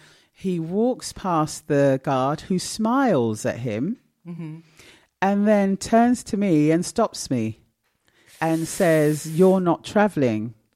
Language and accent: English; Ghana; This cannot happen in my country. This is my country. I am Ghanaian.